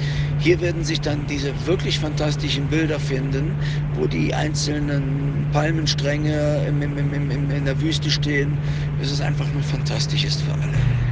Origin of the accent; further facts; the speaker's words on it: Rhineland, Germany; accent: Rhenish; Ich mit meinem rheinischen Dialekt